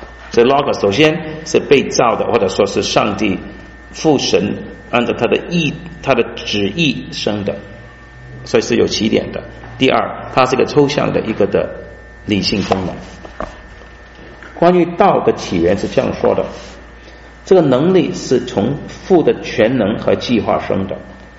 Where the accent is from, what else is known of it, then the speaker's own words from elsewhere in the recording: China; 但是我们中国人讲这个宇宙的真理呢，最高的真理呢，没有想要说那个是一个位格的啊